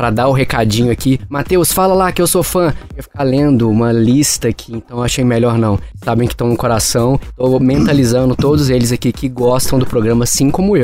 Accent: Belo Horizonte, Minas Gerais, Brazil; Eu sou de Belo Horizonte também.

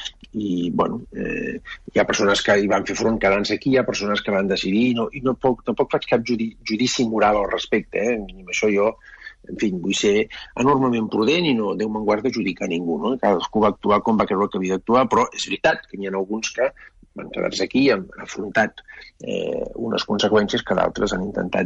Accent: Catalonia, Spain; hi ha molta gent que no ho som, i tots som catalans

